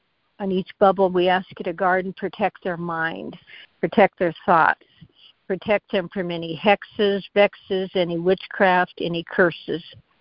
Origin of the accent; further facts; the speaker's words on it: Wyoming, United States; I'm from Wyoming, so I'm praying for a team from Wyoming to come and represent Wyoming in the tent.